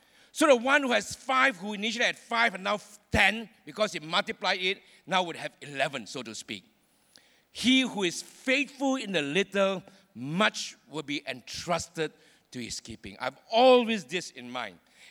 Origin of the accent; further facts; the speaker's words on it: Seremban, Negeri Sembilan, Malaysia; I'm born and bred in Seremban